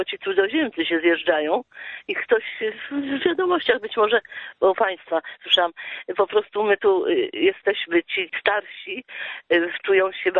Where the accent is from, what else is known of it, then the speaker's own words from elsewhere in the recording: Warsaw, Masovian Voivodeship, Poland; born there; ja się urodziłam w gruzach Warszawy.